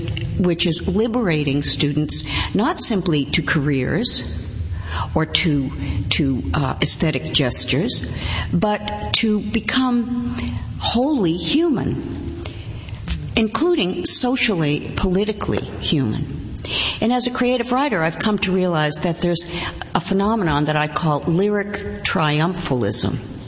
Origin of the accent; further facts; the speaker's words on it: Lynn, Massachusetts, United States; moved away as an adult; I mean, I grew up in Lynn, Massachusetts, didn't leave town till I was almost 30 years old, and basically spent my life trying to pretend I was perhaps from Nahant or Swampscott or Wellesley, any place but Lynn.